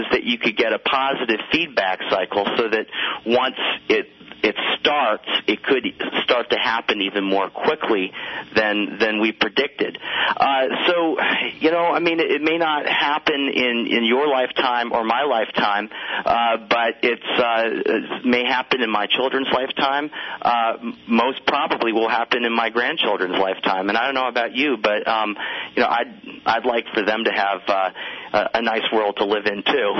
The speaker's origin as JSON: {"language": "English", "region": "East Coast", "country": "United States", "said": "I come from the East Coast, where it's originally where it's almost all sandy beaches."}